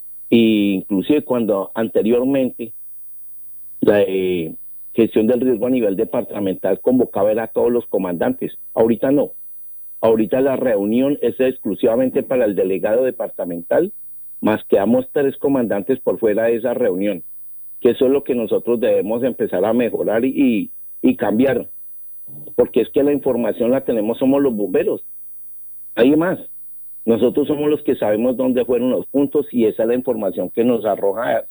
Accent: Bogotá, Bogotá Capital District, Colombia; now in Guaviare, Colombia; yo soy de Bogotá, pero me creo más guayanense que cualquiera.

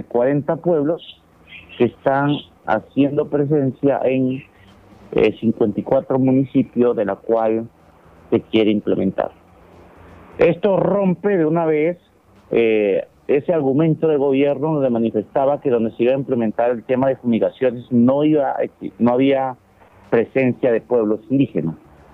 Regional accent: Colombia; soy de la Nación Arhuaca de la Sierra Nevada de Santa Marta

